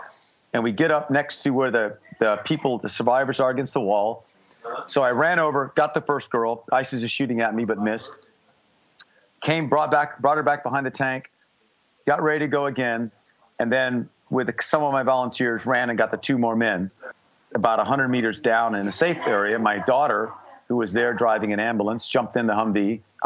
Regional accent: Texas, United States; born there; You know, I was born in Texas, and Australia reminds me of Texas in that it's big, wide open.

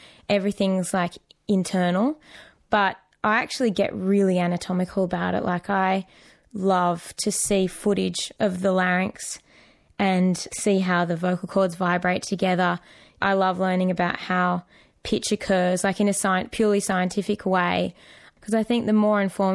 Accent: Sydney, New South Wales, Australia; I'm a singer from Sydney.

